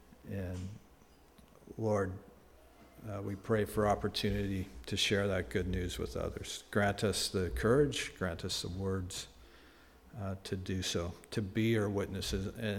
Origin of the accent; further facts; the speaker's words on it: Canada; Personally, we're Canadian. We love to complain.